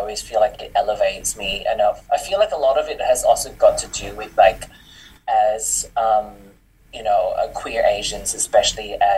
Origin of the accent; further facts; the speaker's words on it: Malaysia; growing up in Malaysia